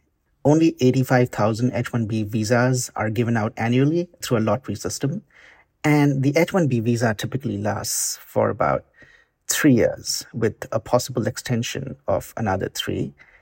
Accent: India; I'm from India, and traditionally studying math and science has just been like the default in my country.

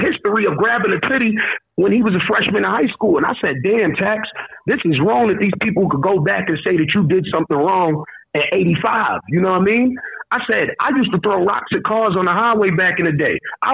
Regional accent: Honduras; You know I'm from Honduras. We come from sewing.

